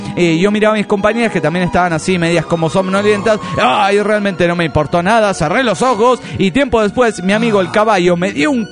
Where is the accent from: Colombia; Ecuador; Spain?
Ecuador; Recuerden, yo soy de Ecuador, sí, y me fui al Perú a investigar.